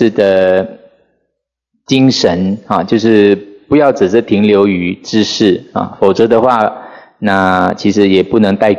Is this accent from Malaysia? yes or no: yes; Sabah, Malaysia; 那以前呢，我从马来西亚，我老家是沙巴